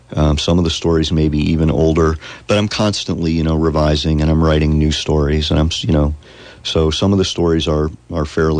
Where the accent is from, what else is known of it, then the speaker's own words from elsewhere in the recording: Eldred, Pennsylvania, United States; I grew up in northern Pennsylvania, right along the New York border, about an hour and a half due south of Buffalo, a little town called Eldred, Pennsylvania.